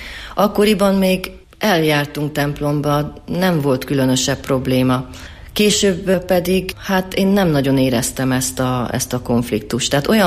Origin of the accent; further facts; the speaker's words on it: Romania; amikor megkérdezték, hogy milyen nemzetiségű vagyok, és én mondtam, magyar vagyok Romániából